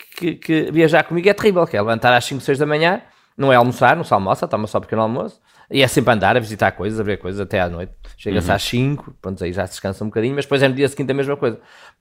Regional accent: Portugal; faço um clique e deixo de pensar e sou português e cá estou com as minhas coisas.

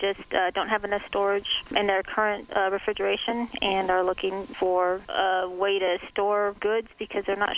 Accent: Colorado, United States; I'm actually from Colorado, and we would get this kind of situation during hunting season

